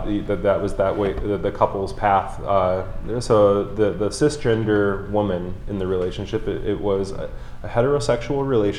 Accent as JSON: {"language": "English", "town": "Gary", "region": "Indiana", "country": "United States", "tie": "born or raised there", "said": "I growing up in Gary, with very limited resources or exposure to a thriving gay community, did not have a matured way of understanding how I fit into that world."}